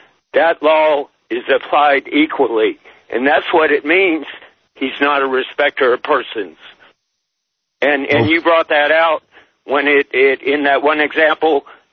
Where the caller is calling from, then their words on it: Bridgeville, California, United States; from Bridgeville, California, up here in near Oregon, almost.